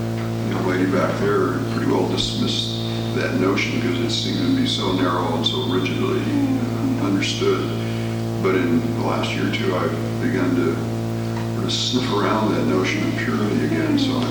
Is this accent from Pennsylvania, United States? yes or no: no; Seattle, Washington, United States; from Seattle, and I grew up in the holiness revivalistic tradition